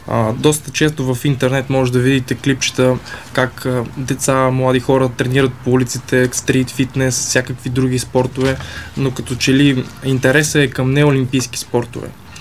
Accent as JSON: {"language": "Bulgarian", "town": "Vidin", "region": "Vidin Province", "country": "Bulgaria", "tie": "born or raised there", "said": "Започнах с баскетбол в град Видин, родният ми град."}